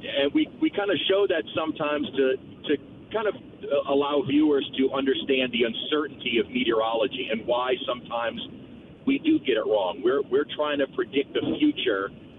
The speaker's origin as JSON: {"language": "English", "town": "New Orleans", "region": "Louisiana", "country": "United States", "said": "I was from New Orleans and from the area to where I'm kind of accustomed to how our weather works"}